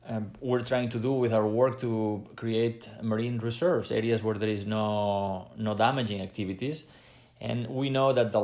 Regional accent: Catalonia, Spain; English is a second language; You know, I come from Catalonia in Spain

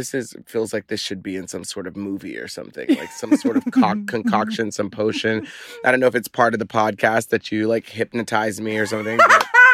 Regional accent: Texas, United States; When I was young, I was very, very different and odd, especially growing up in the South in Texas.

